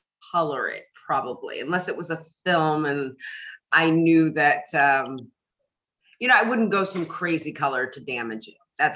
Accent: Washington, District of Columbia, United States; now in Los Angeles, United States; Well, I'm originally from DC, but yes, I've been living in LA for a number of years.

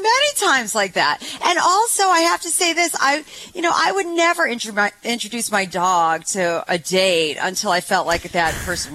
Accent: Ohio, United States; And, you know, I'm from Ohio, so I felt like really like, wow, no one would ever believe me.

